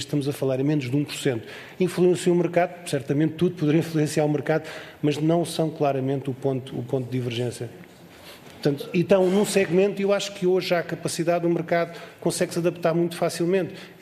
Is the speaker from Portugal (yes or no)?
yes; Portugal; nós somos portugueses